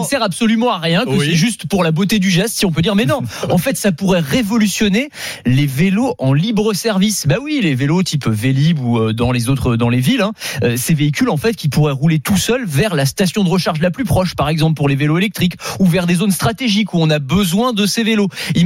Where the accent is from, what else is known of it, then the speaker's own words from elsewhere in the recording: Nantes, Pays de la Loire, France; moi, je suis de Nantes.